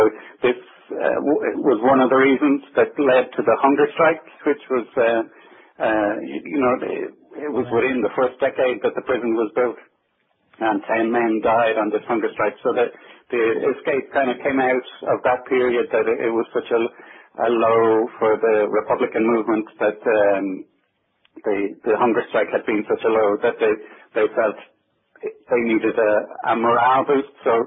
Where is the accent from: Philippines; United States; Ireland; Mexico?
Ireland; Dublin, Leinster; I was born in Dublin, and I grew up there, and I moved into film, I guess, from college.